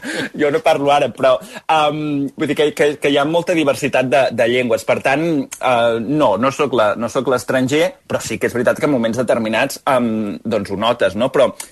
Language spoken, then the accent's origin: Catalan; Cardedeu, Catalonia, Spain; la televisió de Cardedeu, que és el meu poble